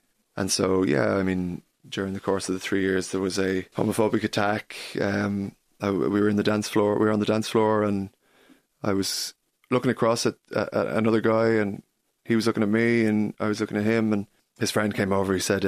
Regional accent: Dublin, County Dublin, Ireland; You know, we grew up in Harold's Cross, beautiful place to grow up, played football. It's a nice location in Dublin. It's kind of between the posh side of Dublin and the more working class side of Dublin as well.

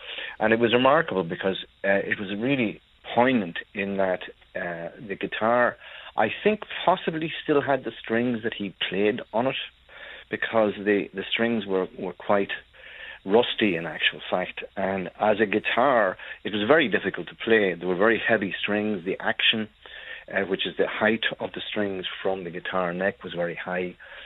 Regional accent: Clones, Ulster, Ireland; because I'm originally from Clonus in County Monaghan

